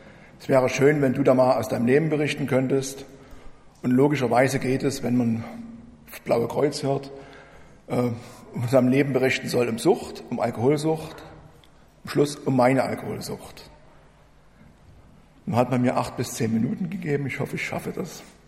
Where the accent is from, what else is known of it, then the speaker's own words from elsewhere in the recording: Brand-Erbisdorf, Saxony, Germany; Ich komme aus Brand Erbesdorf, also einer kleinen Stadt in der Nähe von Freiberg.